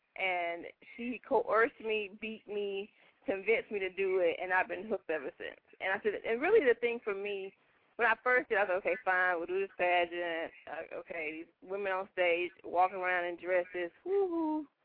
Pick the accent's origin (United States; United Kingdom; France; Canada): United States; Macon, Georgia; I'm from Macon, Georgia.